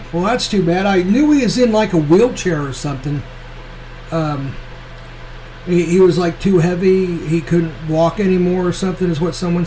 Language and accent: English; Kansas City, Missouri, United States; And the same way where I grew up at in Northeast Kansas City was a heavily Italian influenced area, you know.